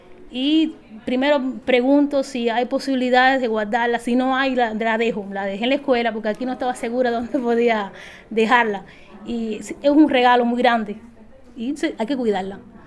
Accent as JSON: {"language": "Spanish", "region": "Pinar del Río", "country": "Cuba", "lives_now": "Fomento, Cuba", "said": "Yo soy de Pinar del Río. Vivo aquí en Fomento ya hace un buen tiempo, llevo 25 años viviendo aquí."}